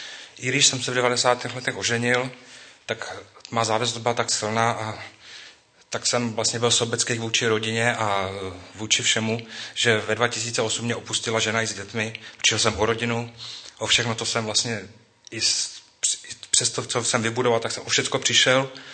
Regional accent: Děčín, Ústí nad Labem Region, Czechia; jsem z Děčína, je mi 50 let.

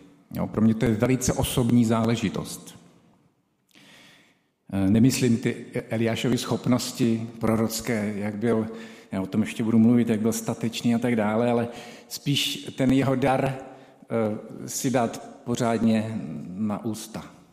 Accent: Trutnov, Hradec Králové Region, Czechia; Původem jsem ale z Trutnova, z věřící rodiny. Měl jsem věřící oba rodiče i prarodiče

